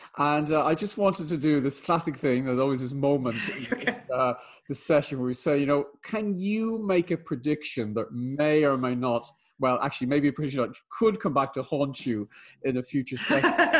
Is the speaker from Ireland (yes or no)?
yes; Ireland; Being Irish, I talk forever.